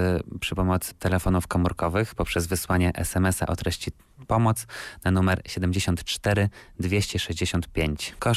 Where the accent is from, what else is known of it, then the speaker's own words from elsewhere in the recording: Żuromin, Masovian Voivodeship, Poland; Pochodzę z Żeromina, to jest takie małe miasto na północy województwa mazowieckiego.